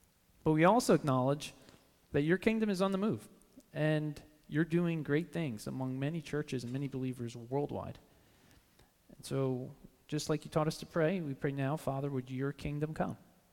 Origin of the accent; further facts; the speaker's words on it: King of Prussia, Pennsylvania, United States; I grew up in King of Prussia